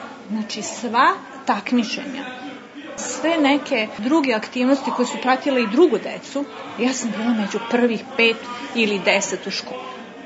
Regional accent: Novi Sad, Vojvodina, Serbia; dolazim iz Novog Sada.

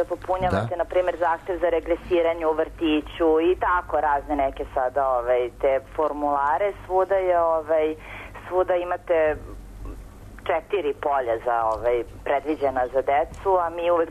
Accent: Belgrade, Serbia; Mi smo oboje iz Beograda, fakultetski obrazovani

